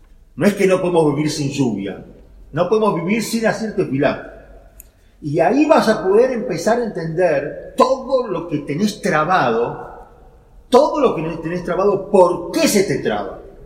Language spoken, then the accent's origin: Spanish; Buenos Aires, Argentina; somos hombres de ciudad, no somos hombres de campo. Y somos hombres de Buenos Aires, que puede llover durante todo el año.